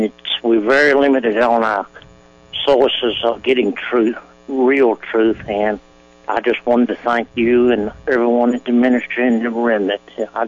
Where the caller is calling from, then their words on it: Virginia, United States; I'm calling from Virginia.